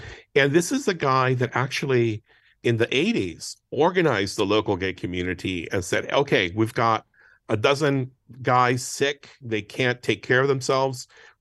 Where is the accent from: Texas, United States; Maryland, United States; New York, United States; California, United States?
Texas, United States; I came here from Texas. I'm Mexican American. I came here in the year 2000.